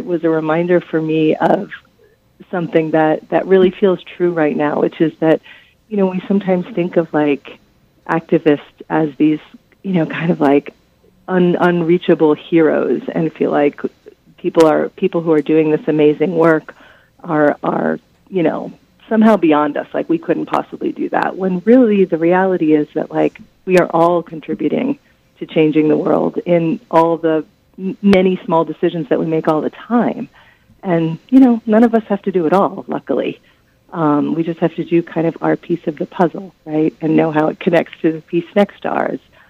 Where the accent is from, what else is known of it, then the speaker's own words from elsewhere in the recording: Israel; I'm originally from Israel